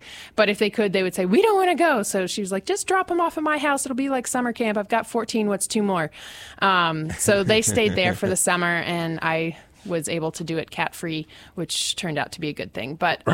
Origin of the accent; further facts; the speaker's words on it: Lexington, United States; now in Washington, D.C., United States; I grew up in Lexington. Yeah.